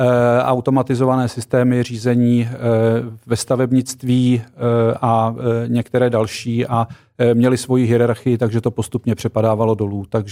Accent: Ústí nad Labem, Ústí nad Labem Region, Czechia; also born or lived in Prague; Narodil jsem se v Praze, tady kousek v Podolské nemocnici, ale vyrůstal jsem v Ústí nad Labem. Moje děti se narodily ve Varnsdorfu a v České Lípě

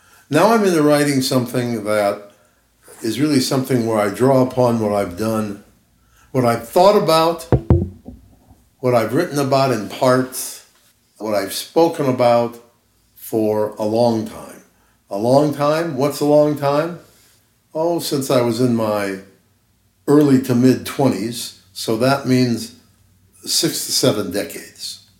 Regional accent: Ames, Iowa, United States; Now, when I grew up in Ames, Iowa, all of this is key to answering your question. When I went through school until I got into high school, I was the only Jew.

